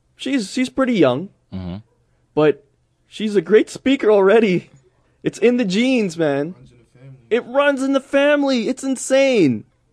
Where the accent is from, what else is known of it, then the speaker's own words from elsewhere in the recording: New York, United States; No, I'm from New York. We know about hip-hop.